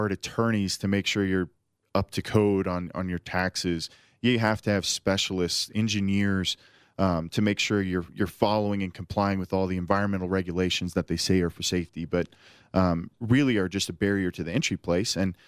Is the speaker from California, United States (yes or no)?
yes; Oakland, California, United States; People don't realize that when I grew up in Oakland, it was a common occurrence to get shot out when I walked down the streets.